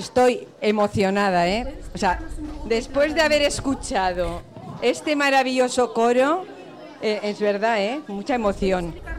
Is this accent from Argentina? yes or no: no; Valencia, Valencian Community, Spain; Como valenciana que soy, sabéis que en Valencia la huerta siempre ha sido muy importante.